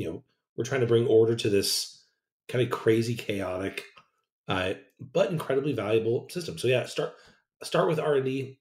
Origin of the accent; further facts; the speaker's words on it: Modesto, California, United States; now in Bay Area, United States; If we're up to me, my hometown, Modesto, I live in the Bay Area now.